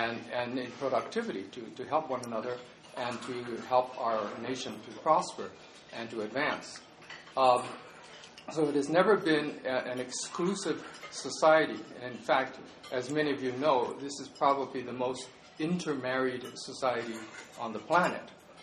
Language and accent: English; Hawaii, United States; And when I say we, I'm speaking on the part of Native Hawaiians as well as Hawaiian nationals.